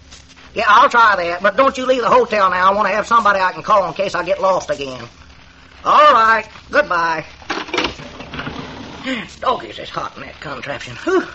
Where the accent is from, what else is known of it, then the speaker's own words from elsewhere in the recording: Pine Ridge, Arkansas, United States; Pine Ridge, Arkansas.